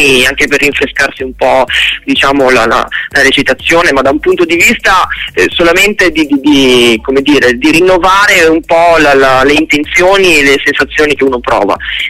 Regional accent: Verona, Veneto, Italy; born there; io sono nato a Verona e vivo a Verona

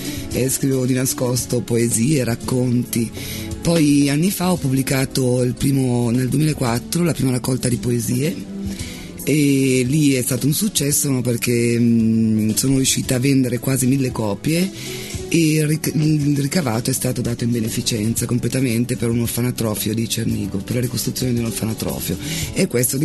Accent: Cassago Brianza, Lombardy, Italy; now in Milan, Italy; io sono nata in Brianza, sono cresciuta in Brianza, ora sono a Milano da 3 anni. Non sono una milanese, come dicono i miei genitori. Vorrei tornare in Brianza

